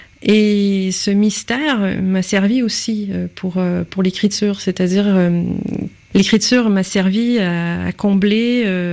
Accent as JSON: {"language": "French", "town": "Saint-Ours", "region": "Quebec", "country": "Canada", "tie": "born or raised there", "said": "Donc, je suis née à Saint-Ours et le roman est inspiré d'un fait réel"}